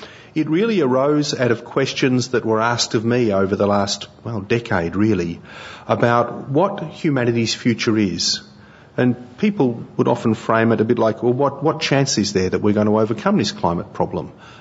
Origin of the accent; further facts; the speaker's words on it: Australia; And I do wash even though I'm an Aussie